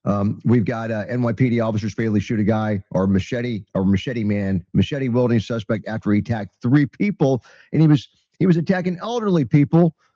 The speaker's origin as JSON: {"language": "English", "town": "Temple Terrace", "region": "Florida", "country": "United States", "tie": "born or raised there", "said": "We got Temple Terrace police officer right very close to where I live, because I grew up in Temple Terrace."}